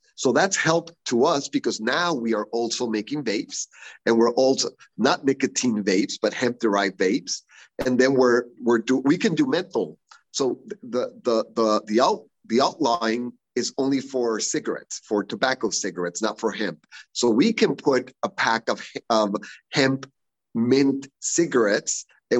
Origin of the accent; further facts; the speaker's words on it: Mexico; I was born and raised in Mexico